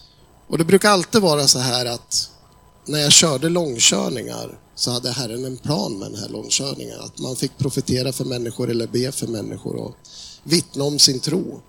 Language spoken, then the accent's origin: Swedish; Gävle, Gävleborg County, Sweden; i den här stadsdelen Bomhus, här växte jag upp som liten.